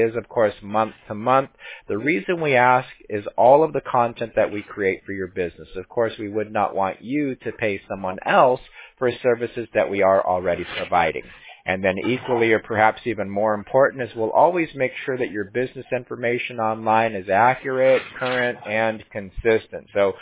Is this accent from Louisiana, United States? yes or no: no; Fountain Valley, California, United States; now in Menifee, United States; I'm actually still local. I grew up in Fountain Valley, not far from Santa Ana. I went to Fountain Valley High School.